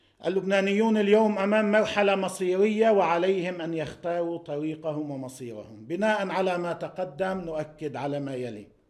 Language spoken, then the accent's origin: Arabic; Lebanon; هذا يجب أن ندرك كلبنانيين أنه شيء غالي الثمن